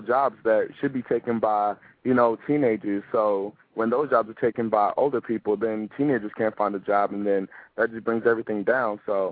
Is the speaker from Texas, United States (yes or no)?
no; Indiana, United States; Like, I grew up around, I grew up right outside Gary, but it was like the suburbs outside Gary.